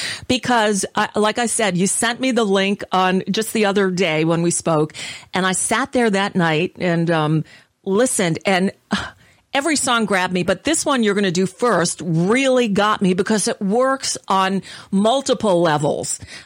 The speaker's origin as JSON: {"language": "English", "country": "United States", "said": "I'm American and I do it too."}